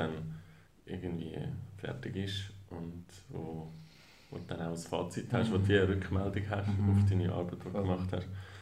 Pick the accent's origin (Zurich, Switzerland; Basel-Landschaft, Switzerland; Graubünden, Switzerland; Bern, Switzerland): Zurich, Switzerland; Ich bin ursprünglich in Zürich aufgewachsen, habe Jus studiert, also bin da in die Schule gegangen und alles.